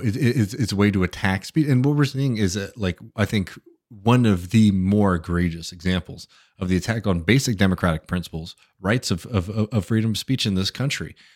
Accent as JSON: {"language": "English", "region": "Texas", "country": "United States", "tie": "born or raised there", "said": "you look at like my hometown, you know, where I live, where there was a brutal stabbing of a young Palestinian outside after a Palestinian march, right by the University of Texas's campus, right?"}